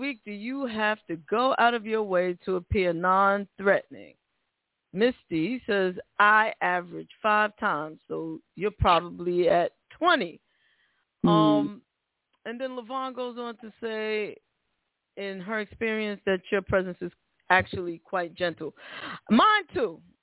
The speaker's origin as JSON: {"language": "English", "town": "Bronx", "region": "New York", "country": "United States", "said": "All right, so I'm from the Bronx."}